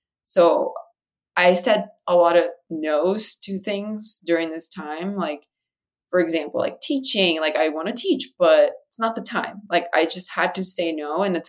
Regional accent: Brazil; I'm from Brazil and I live here and my people are everywhere

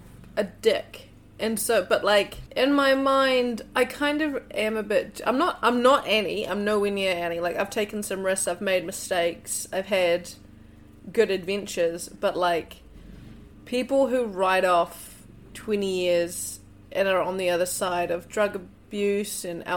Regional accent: New Zealand; accent: Kiwi; I also intentionally do not speak with a particularly Kiwi accent, in my opinion.

